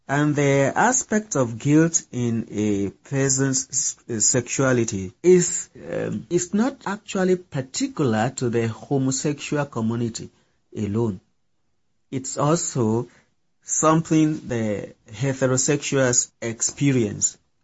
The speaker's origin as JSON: {"language": "English", "country": "Nigeria", "second_language": "English", "lives_now": "United States", "said": "I'm a Nigerian gay man resident in United States of America."}